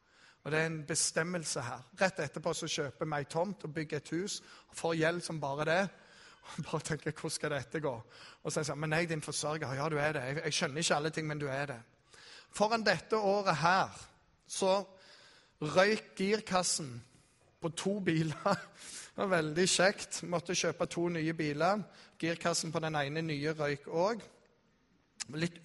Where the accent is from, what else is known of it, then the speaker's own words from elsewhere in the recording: Rogaland, Norway; Jeg er jærbu, og det er veldig vanskelig å la være å jobbe.